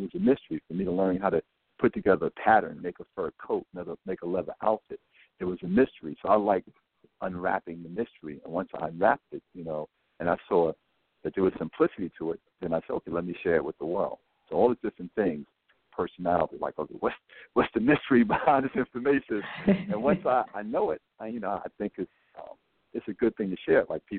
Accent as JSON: {"language": "English", "town": "Bronx", "region": "New York", "country": "United States", "tie": "born or raised there", "said": "I grew up in the South Bronx, and we used to have our own family shop."}